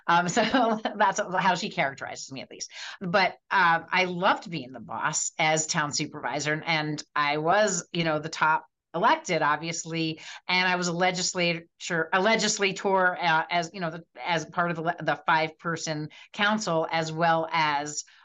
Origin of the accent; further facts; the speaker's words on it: New Jersey, United States; I grew up in New Jersey.